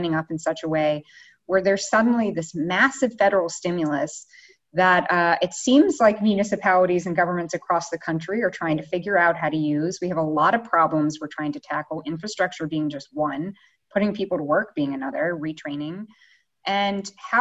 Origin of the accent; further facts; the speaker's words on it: West Virginia, United States; And where I grew up in West Virginia, we had a lovely post office, big columns and marble floors that was built at that time.